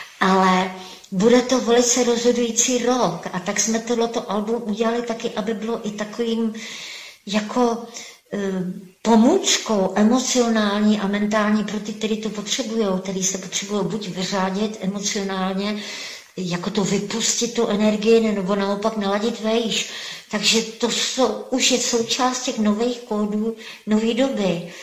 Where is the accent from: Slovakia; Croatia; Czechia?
Czechia; Zlín, Zlín Region; born there; Já jsem se narodila v takzvaném Zlíně, neboli to bylo zrovna Gottwaldov, což je teda jméno.